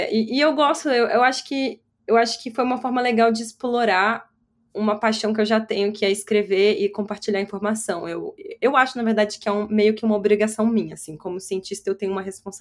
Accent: Brazil; moved away; o jeito que eu cresci no Brasil, eu cresci muito aberta em relação a assuntos sobre os quais eu posso falar sabe?

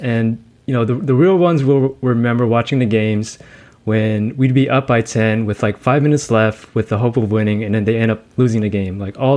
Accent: San Leandro, California, United States; now in San Francisco, United States; I've been born and raised in the East Bay, so I lived

